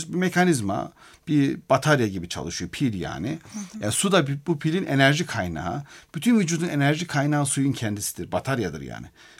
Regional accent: Black Sea Region, Turkey; Mesela ben Karadenizliyim. O yaylalara su inanılmaz güzel.

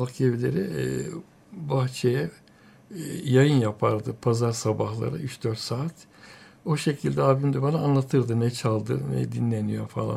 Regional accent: Adapazarı, Sakarya, Turkey; born there; Önce ben bilmeyenler için Adapazarı'nda doğdum.

